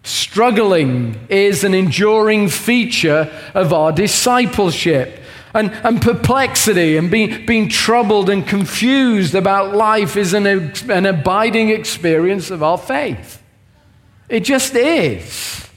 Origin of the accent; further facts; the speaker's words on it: England, United Kingdom; And being English, it would be remiss of me if I didn't speak about our heritage as English people